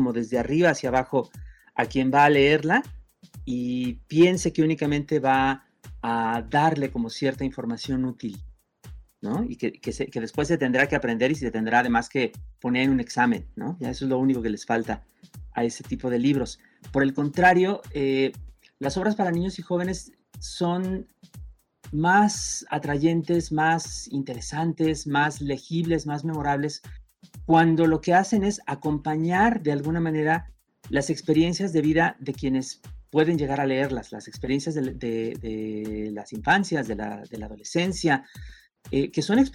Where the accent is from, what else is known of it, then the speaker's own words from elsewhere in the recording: Toluca, State of Mexico, Mexico; La saqué en mi tierra natal, en Toluca, tenía el código postal 50120, que era el de la casa de mi mamá